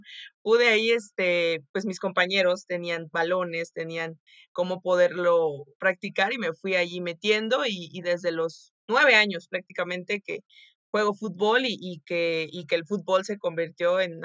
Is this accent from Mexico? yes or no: yes; Veracruz, Mexico; yo soy de Veracruz, precisamente, y cerca de donde yo soy, que es un pueblito, pues está la ciudad de Poza Rica